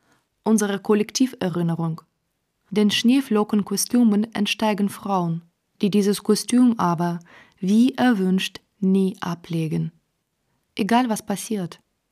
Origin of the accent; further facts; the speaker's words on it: Minsk, Belarus; In meiner Kindheit in Minsk bin ich Straßenbahn nur an kindergartenfreien Tagen mit meinen Eltern gefahren.